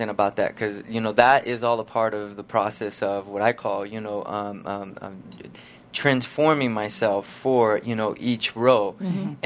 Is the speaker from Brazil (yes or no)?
yes; Brazil; Yeah, no, I'm from Brazil.